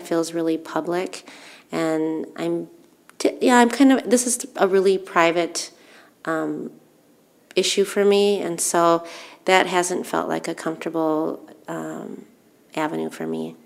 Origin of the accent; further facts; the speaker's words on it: Minneapolis, Minnesota, United States; also born or lived in Seoul, South Korea; I grew up in Minneapolis. I was adopted from Korea when I was almost five. I was originally in the Seoul City baby home